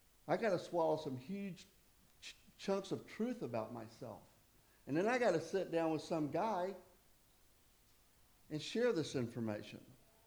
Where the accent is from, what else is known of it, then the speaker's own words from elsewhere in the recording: the South, United States; I'm a guy. I was raised in the South. I'm a good old boy.